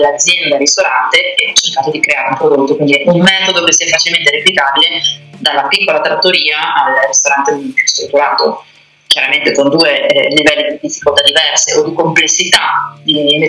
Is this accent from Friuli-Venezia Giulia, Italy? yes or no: yes; Friuli-Venezia Giulia, Italy; born there; io sono friulana di nascita, scappare da questo territorio